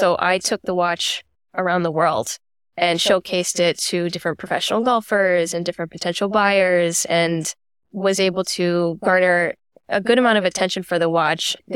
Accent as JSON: {"language": "English", "region": "New York", "country": "United States", "tie": "born there", "also_born_or_lived": "Chicago", "said": "So I was born in New York, and I decided, why don't I go back to the homeland and try the auction world there?"}